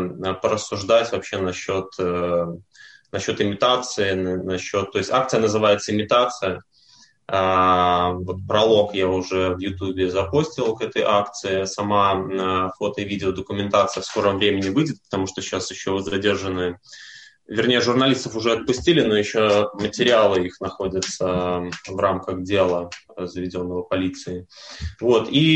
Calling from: Paris, Île-de-France, France; Да, из Парижа.

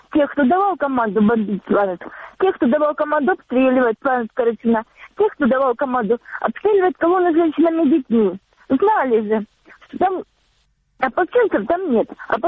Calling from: Donetsk Oblast, Ukraine; Алло, здравствуйте. Донецкая область.

